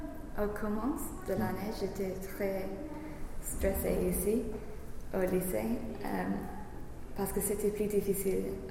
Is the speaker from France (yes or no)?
no; England, United Kingdom; accent: English; French is a second language; je sais que j'ai un accent anglais, parce que bien sûr, je suis anglaise.